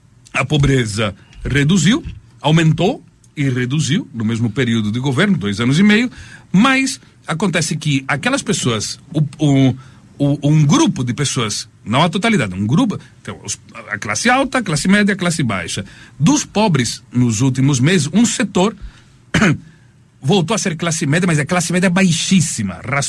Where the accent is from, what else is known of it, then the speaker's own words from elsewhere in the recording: Londrina, Paraná, Brazil; Por que sou brasileiro? Sou de Londrina, torço pelo Londrina.